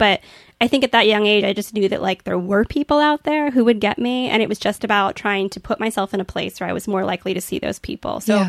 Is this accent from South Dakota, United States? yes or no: no; Virginia Beach, Virginia, United States; I mean, I grew up in Virginia Beach. It's basically all blonde people and surfers and skaters, and I didn't really fit in.